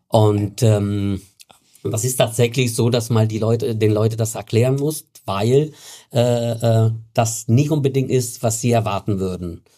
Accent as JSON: {"language": "German", "country": "Italy", "second_language": "German", "said": "Als Italiener kann man kein Pinot Grigio haben."}